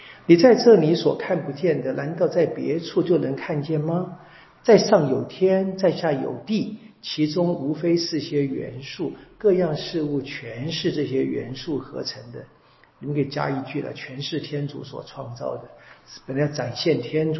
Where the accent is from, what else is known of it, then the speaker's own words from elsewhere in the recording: Taiwan; 这个我们台湾人太有感了，